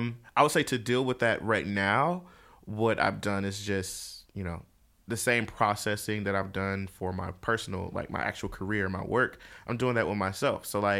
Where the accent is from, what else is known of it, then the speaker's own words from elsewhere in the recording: Detroit, Michigan, United States; So like, you know, I'm from Detroit.